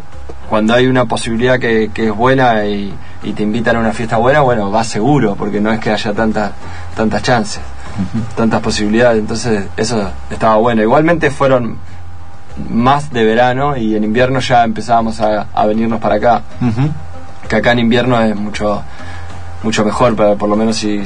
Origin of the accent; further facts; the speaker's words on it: Necochea, Buenos Aires Province, Argentina; nosotros somos de Necochea y arrancamos desde ese lugar.